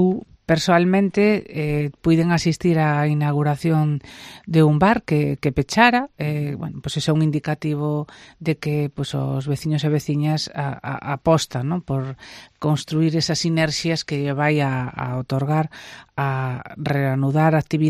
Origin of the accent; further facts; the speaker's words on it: Lugo, Galicia, Spain; e nos, bueno, pois participamos como lucenses en todo aquilo que se nos invitou